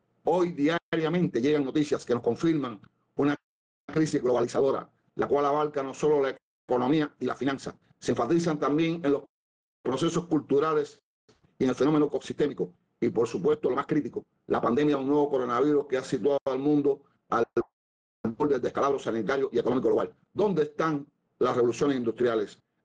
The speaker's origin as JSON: {"language": "Spanish", "country": "Cuba", "said": "Soy cubano y ante todo abogo un mundo multipolar solidario."}